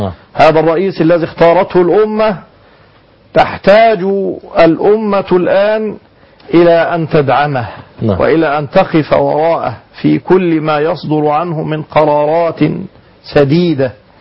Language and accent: Arabic; Egypt; نحن في بلدنا مصر